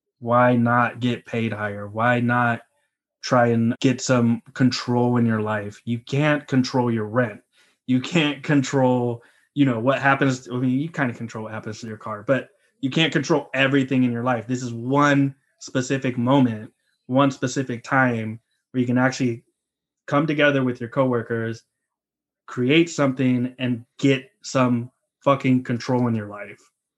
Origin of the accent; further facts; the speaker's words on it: California, United States; Like I grew up in the Bay, moved to SAC, and then came back to San Francisco, got this job.